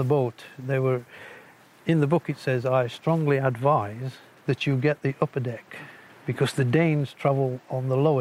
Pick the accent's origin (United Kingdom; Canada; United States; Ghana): United Kingdom; East Midlands; born there; I was born in the High Peaks in Derbyshire.